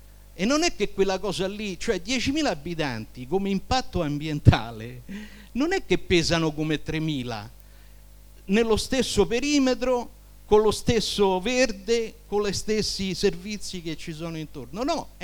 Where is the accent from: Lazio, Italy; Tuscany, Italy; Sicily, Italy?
Lazio, Italy; Rome; Io abitavo, quando sono nato, io vengo da Prati, vengo da Trionfale, quella era una zona di case popolari